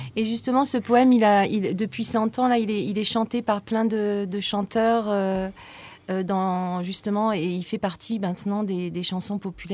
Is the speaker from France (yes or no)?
yes; France; Bon, moi, je suis française, hein, d'origine ex-yougoslave